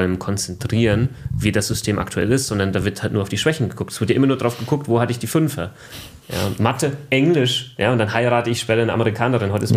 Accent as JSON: {"language": "German", "town": "Aschaffenburg", "region": "Bavaria", "country": "Germany", "tie": "born or raised there", "accent": "Lower Franconian", "said": "ich komme aus Unterfranken, ja, wo man das R ein wenig rollt. Aschaffenburg, da komme ich ganz ursprünglich her, bin ich geboren, habe ich auch Ausbildung gemacht, habe ich auch studiert, also bin eigentlich nie rausgekommen."}